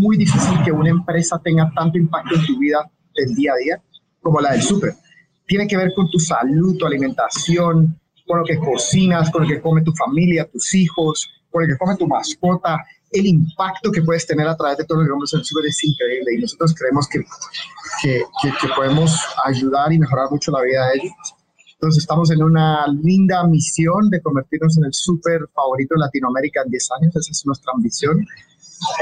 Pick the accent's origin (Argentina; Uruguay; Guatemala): Guatemala; moved away as an adult; also born or lived in United States; now in Mexico; yo soy de Guatemala. Yo me salí de Guatemala hace como 17 años.